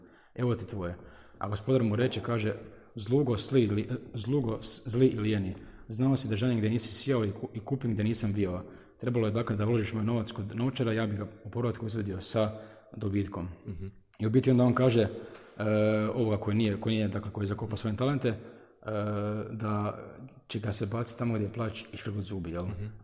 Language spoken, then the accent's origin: Croatian; Herzegovina, Bosnia & Herzegovina; born there; kako smo mi inače rodom iz Hercegovine, mi dosta putujemo dole i Kupres i Tomislav grad.